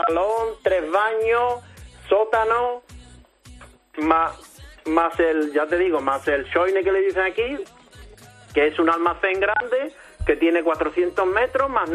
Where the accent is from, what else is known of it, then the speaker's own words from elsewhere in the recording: San Fernando, Andalusia, Spain; De San Fernando, lo mejorcito que hay.